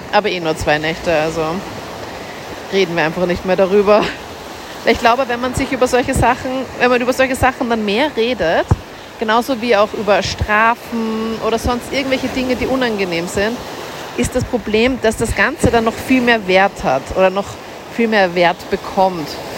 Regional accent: Austria; Das sind auch so die Strände, wo man als Österreicher einfach am nächsten ist und einfach super schnell hinkommt.

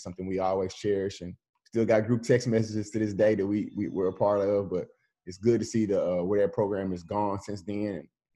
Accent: Memphis, Tennessee, United States; now in Nashville, United States; You know, I am from Memphis. You know, I'm a big-time Penny Hardaway fan, and I had all his shoes and his jerseys and stuff like that. So he was my favorite player. So when I moved to Nashville from Memphis

